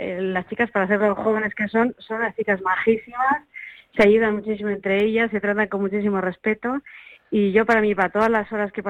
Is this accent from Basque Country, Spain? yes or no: yes; Lekeitio, Basque Country, Spain; ¿Saca trainera en mi pueblo, en Lekeitio, y yo no voy a estar?